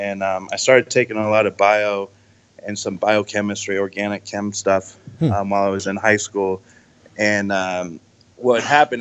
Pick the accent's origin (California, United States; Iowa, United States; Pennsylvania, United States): California, United States; San Diego; now in Sacramento, United States; I'm from San Diego, but I'm in Sacramento with Anthony, actually, right?